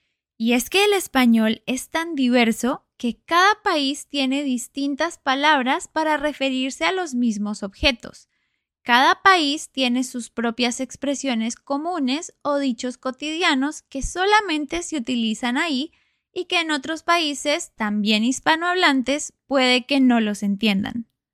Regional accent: Colombia; Como ya lo sabes, yo crecí en Colombia, en Latinoamérica, y cuando uno crece siendo hispanohablante nativo

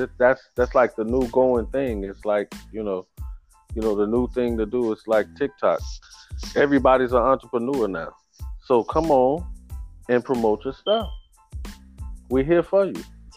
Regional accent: Chicago, Illinois, United States; Sandy's from New York. I'm from Chicago.

